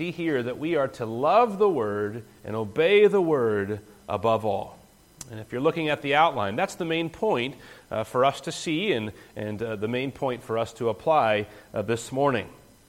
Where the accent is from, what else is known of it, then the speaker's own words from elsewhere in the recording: West Virginia, United States; When I grew up in West Virginia, of course, there were mountains around me.